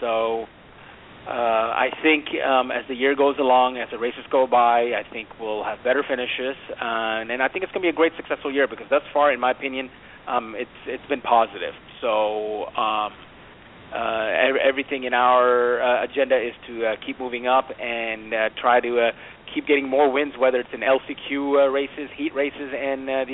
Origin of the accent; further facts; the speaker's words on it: Texas, United States; It happened to be in my home state of Texas, in Austin.